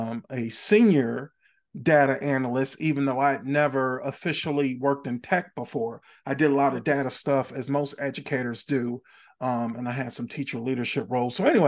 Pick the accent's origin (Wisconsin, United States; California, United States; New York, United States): Wisconsin, United States; Milwaukee; I'm not from Chicago. Chicago. I'm from Milwaukee.